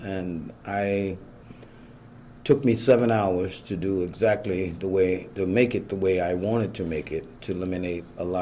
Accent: Waterloo, Iowa, United States; now in Des Moines, United States; I'm originally from Waterloo, out of Waterloo, and I moved to Des Moines 5 years ago.

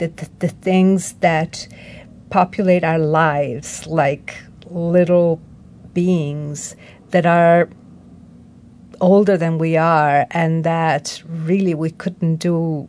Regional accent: Milan, Lombardy, Italy; I grew up in Milan

